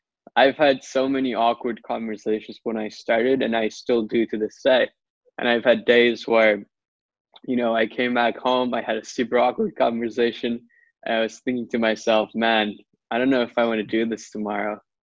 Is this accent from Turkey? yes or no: yes; Turkey; especially where I grew up in Turkey